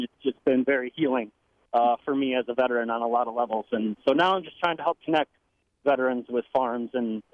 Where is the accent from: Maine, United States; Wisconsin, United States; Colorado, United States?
Wisconsin, United States; Campbellsport; So, I grew up near Campbellsport, Wisconsin, and I used to show calves with the 4-H at the Fond du Lac County Fair